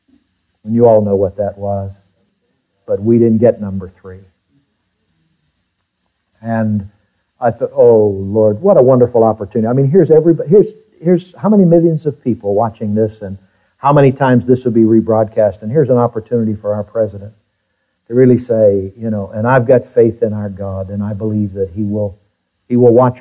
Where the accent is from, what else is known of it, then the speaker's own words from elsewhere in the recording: United States; Now, I've got to say to you as an American, I'm proud of our armed forces